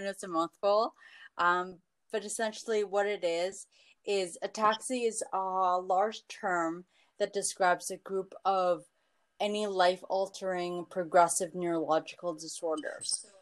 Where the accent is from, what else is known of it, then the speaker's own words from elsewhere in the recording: Toronto, Ontario, Canada; I am from Toronto